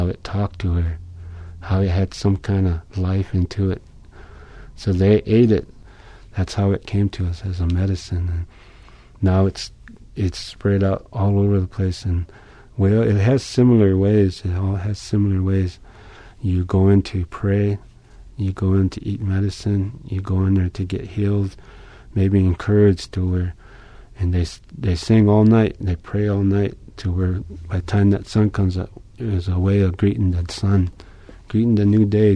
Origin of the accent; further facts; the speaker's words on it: Yankton, South Dakota, United States; born there; I was born in 1963 on the Yankton, South Dakota.